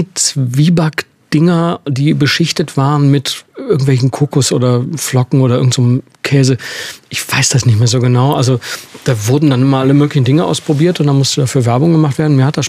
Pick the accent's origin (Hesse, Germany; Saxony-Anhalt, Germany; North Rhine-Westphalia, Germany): North Rhine-Westphalia, Germany; Düsseldorf; Als Düsseldorfer, wenn man in den 60er Jahren geboren ist